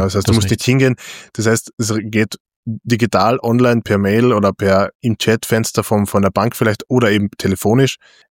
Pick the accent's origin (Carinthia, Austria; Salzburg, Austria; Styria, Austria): Carinthia, Austria; Feldkirchen; also ich komme aus Feldkirchen ursprünglich